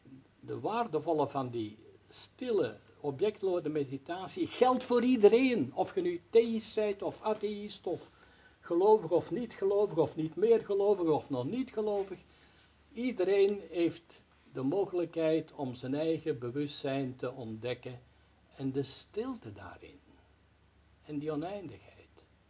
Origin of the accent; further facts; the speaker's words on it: Antwerp, Flanders, Belgium; ik kom zelf ook, ik ben ook Belg en kom ook uit Antwerpen.